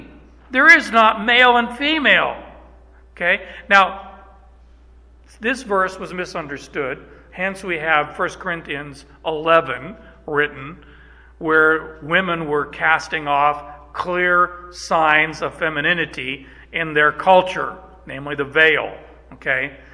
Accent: Canada; Okay, I'm Canadian. Okay, I'm Canadian, eh?

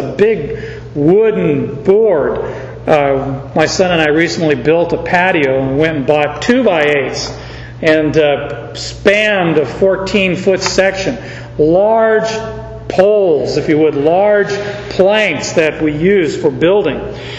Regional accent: Phoenix, Arizona, United States; You know, I grew up in Phoenix

